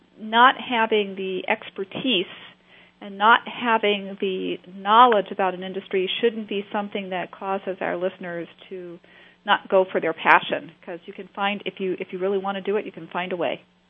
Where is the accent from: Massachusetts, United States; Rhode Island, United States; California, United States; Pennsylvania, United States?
Rhode Island, United States; I'm fortunate enough to sit on a couple of economic development boards in my home state in Rhode Island.